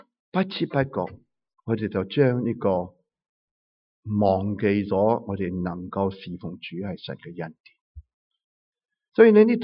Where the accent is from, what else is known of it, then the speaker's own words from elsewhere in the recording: Guangdong, China; 咁其实我呢个广东人咧都好中意食大蒜